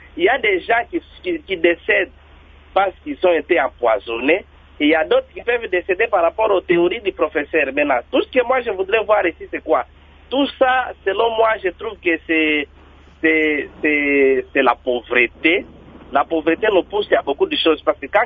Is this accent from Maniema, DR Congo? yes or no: yes; Maniema, DR Congo; mais ici, chez nous, au Maniema, il y a d'autres poisons.